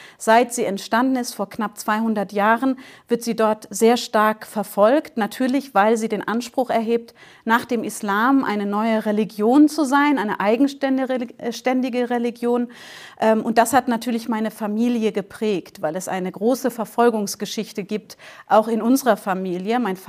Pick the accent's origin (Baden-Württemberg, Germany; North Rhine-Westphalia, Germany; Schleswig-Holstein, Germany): Baden-Württemberg, Germany; Karlsruhe; born there; Also genau, ich bin in Karlsruhe geboren. Meine Mutter kommt aus dem Allgäu, aus einem ganz kleinen Dorf im Allgäu in der Nähe von Kempten. Und mein Vater kommt aus Shiraz im Iran.